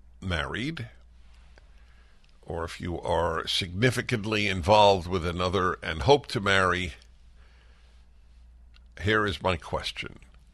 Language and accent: English; United States; The naivete of most American Jews. I'm an American Jew. I am deeply involved in Jewish life